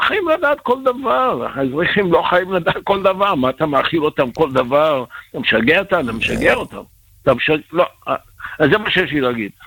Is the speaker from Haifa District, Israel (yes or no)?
no; Netanya, Central District, Israel